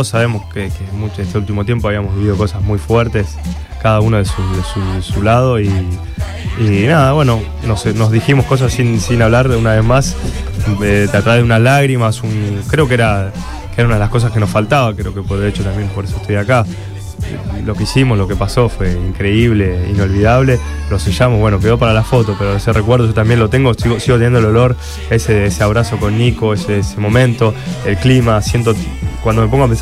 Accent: Rosario, Santa Fe, Argentina; now in Paris, France; Yo vengo de Rosario, que no es ni chico ni grande.

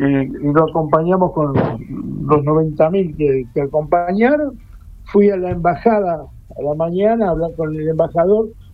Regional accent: Argentina; yo como cualquier argentino que siempre tratamos de ayudar

